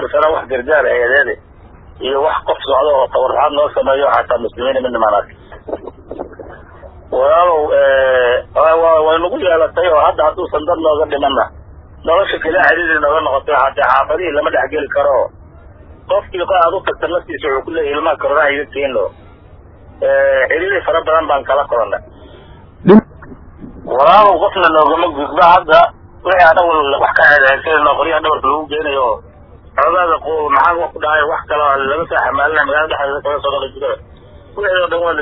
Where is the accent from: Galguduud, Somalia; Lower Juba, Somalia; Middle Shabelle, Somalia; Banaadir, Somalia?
Lower Juba, Somalia; Jamaame; waxaan ka soo barakacay jamaame